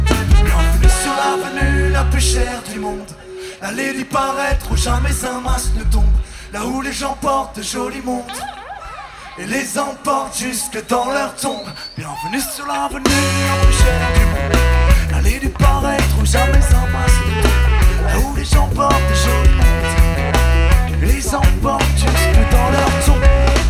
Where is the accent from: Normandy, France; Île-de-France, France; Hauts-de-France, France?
Île-de-France, France; Paris; On vient de Paris et de banlieue sud, on est ravis d'être là